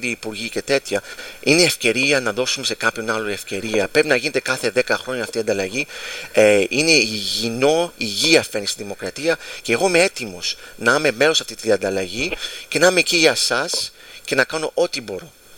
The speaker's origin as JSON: {"language": "Greek", "country": "Greece", "said": "σαν Έλληνες, να γίνουμε οργανωμένοι, να καθίσουμε όλοι μαζί σαν μια ομάδα"}